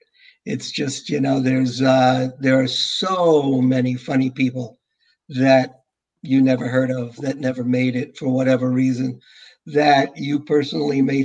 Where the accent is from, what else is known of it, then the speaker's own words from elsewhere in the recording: New York, United States; That is, because I'm from New York.